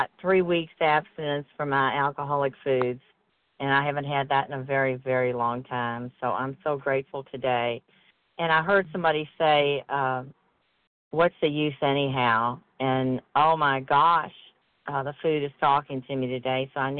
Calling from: Kentucky, United States; I'm calling from Kentucky, and I'm a compulsive overeater

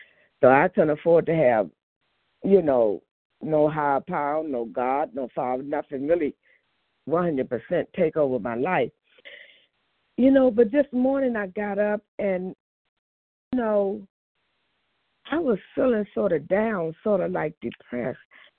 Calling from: Maryland, United States; I'm calling from Maryland.

